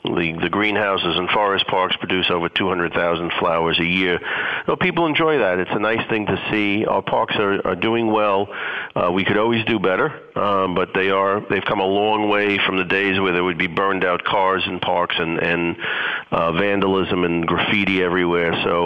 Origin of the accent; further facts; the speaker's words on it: New York City, New York, United States; I grew up in Pominock houses, and you know, in those days, you'd have 200 or 300 parents at a PTA meeting.